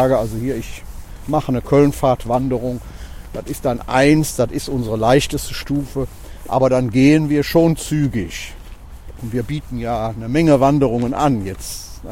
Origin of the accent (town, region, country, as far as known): Cologne, North Rhine-Westphalia, Germany